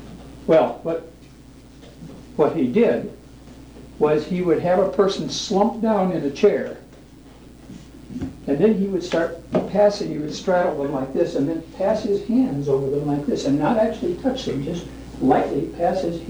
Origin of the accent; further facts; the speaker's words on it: Portland, Oregon, United States; from Portland, Oregon, and I work as a counselor.